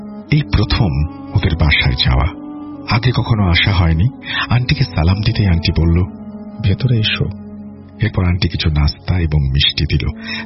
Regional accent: Barisal Division, Bangladesh; ওর আর আমার দেশের বাড়ি একই জায়গাতে, মানে বরিশাল বিভাগের কোন এক জায়গায়।

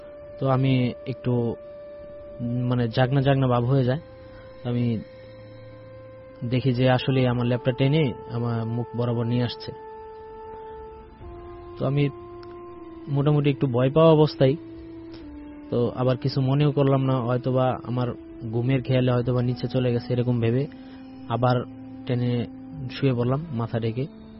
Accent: Netrokona, Mymensingh Division, Bangladesh; আমাদের বাড়ি হচ্ছে নেত্রকোনা জেলায়

